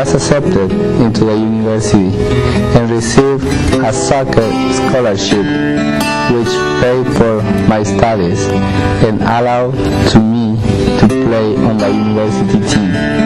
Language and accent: English; Santa Cruz, Bolivia; I was born in Santa Cruz, Bolivia, where I grew up in a Christian home.